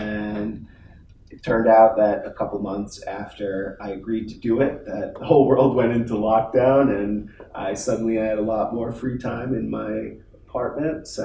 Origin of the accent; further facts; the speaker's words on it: New York, United States; I grew up on Long Island by the water. You know, being at the beach was a big part of my life always.